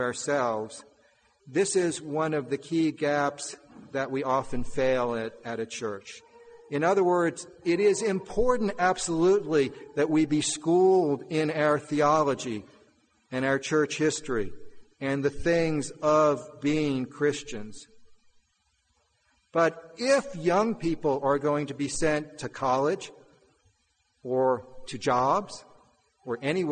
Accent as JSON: {"language": "English", "country": "United States", "said": "Being an American is so like being a Roman."}